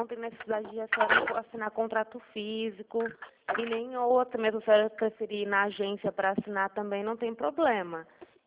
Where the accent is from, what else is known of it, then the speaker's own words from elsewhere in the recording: Araçatuba, São Paulo, Brazil; Eu sou de Araçatuba.